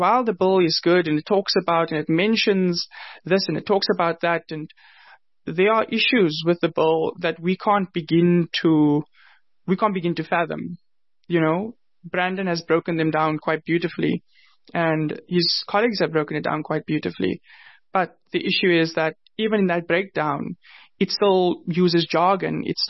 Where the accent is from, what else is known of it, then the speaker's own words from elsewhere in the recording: South Africa; I'm a youth intersectional justice activist. I'm from South Africa.